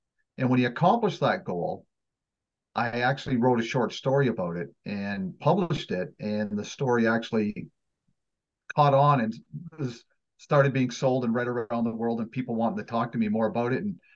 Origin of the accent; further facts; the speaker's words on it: London, Ontario, Canada; I'm from London, Ontario, Canada. It's just an hour and a half outside of Toronto.